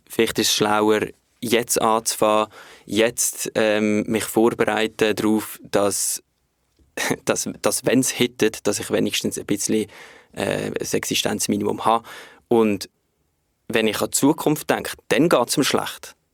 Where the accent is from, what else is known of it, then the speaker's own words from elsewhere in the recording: Switzerland; dass wir in der Schweiz dort so ein bisschen abgesichert sind